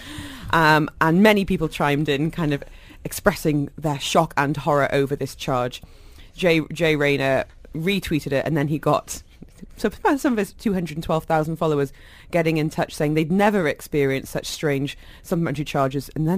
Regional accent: United Kingdom; as a Brit

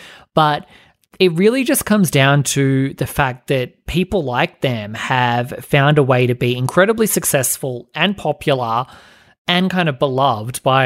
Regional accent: Australia; I'm Australian

